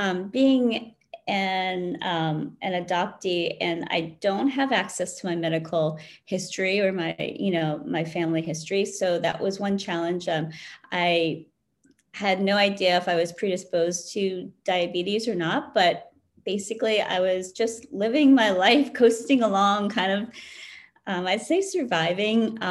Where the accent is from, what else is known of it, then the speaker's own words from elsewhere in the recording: South Korea; also born or lived in Wellesley, Massachusetts, United States; now in United States; I was adopted, well, I was born in South Korea and adopted to my family who are white American. They raised me in Massachusetts. So I grew up in outside of Boston in a community called Wellesley, Massachusetts.